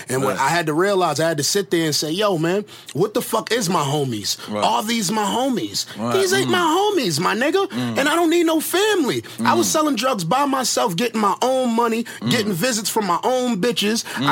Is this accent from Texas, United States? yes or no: no; East New York, New York, United States; And I'm from the East, like, my whole life.